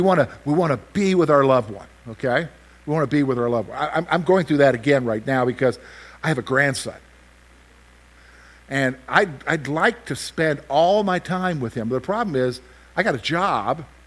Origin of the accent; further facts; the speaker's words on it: the South, United States; Now, that has special meaning to me because I'm from the South. I'm a child of the South. Grew up in the South